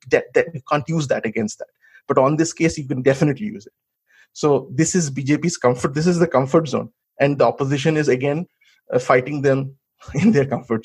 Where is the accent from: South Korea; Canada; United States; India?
India; West Bengal; I grew up in Bengal where they would fight all the time.